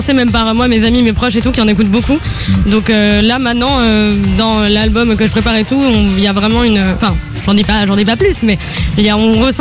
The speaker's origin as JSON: {"language": "French", "town": "Paris", "region": "Île-de-France", "country": "France", "tie": "born or raised there", "said": "À Paris, 17e."}